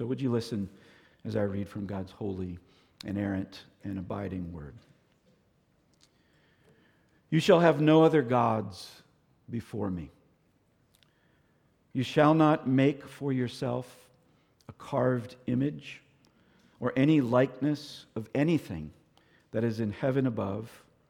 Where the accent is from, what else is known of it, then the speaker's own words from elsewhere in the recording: Florida, United States; I grew up in Florida, so we didn't have things like New York City.